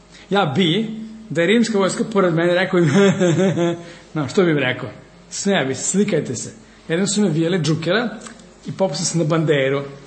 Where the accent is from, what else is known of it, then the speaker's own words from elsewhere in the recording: Vojvodina, Serbia; accent: Vojvodina; Ja kada mi Beograd, kao, gde si Lala? Znači, imam akcenat.